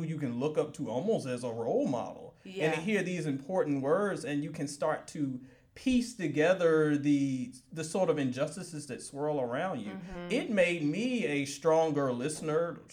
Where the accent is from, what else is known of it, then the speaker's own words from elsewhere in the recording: Virginia, United States; No, I grew up in Virginia, actually.